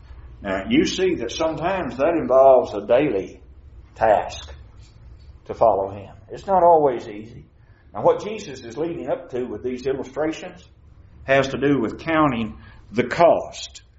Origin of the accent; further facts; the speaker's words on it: Kentucky, United States; I knew a young lady as I was growing up in Kentucky